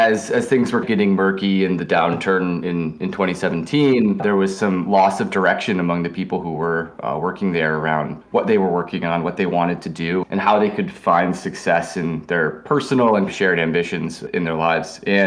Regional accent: Chicago, Illinois, United States; now in New York City, United States; I'm a designer, DJ, schemer, broadly organizer. I'm originally from Chicago, but I also grew up internationally as well, mostly, and have been fairly new to the East Coast

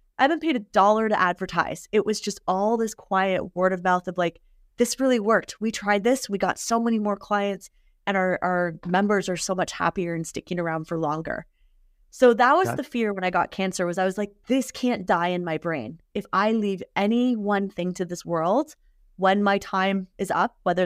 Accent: Canada; So we're Canadian, we got loonies.

